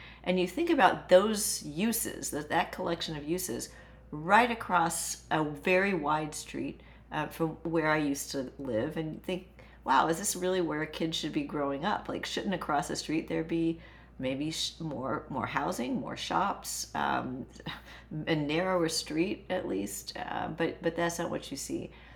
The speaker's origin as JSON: {"language": "English", "town": "Houston", "region": "Texas", "country": "United States", "tie": "born or raised there", "said": "I talk about growing up in the Gulfton neighborhood in Houston"}